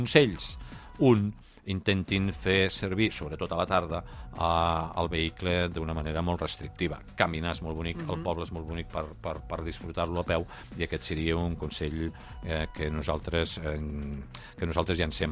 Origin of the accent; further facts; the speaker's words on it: L'Ametlla de Mar, Catalonia, Spain; és vàlida tant pels que som de la Cala, com pels que viuen a Montroig